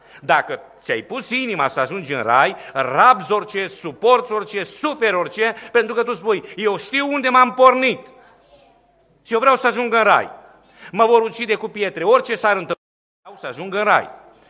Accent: Romania; în zona de unde vin din România

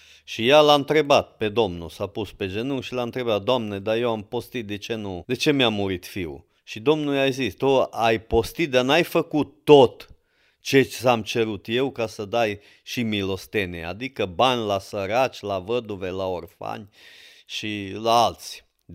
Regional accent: Ruscova, Maramureș County, Romania; de acolo de unde suntem noi născuți, adică eu sunt din Ruscova

